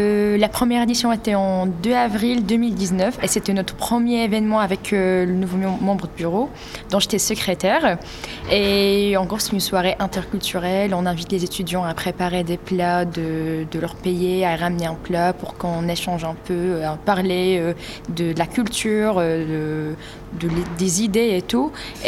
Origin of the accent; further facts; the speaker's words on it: Morocco; Je suis marocaine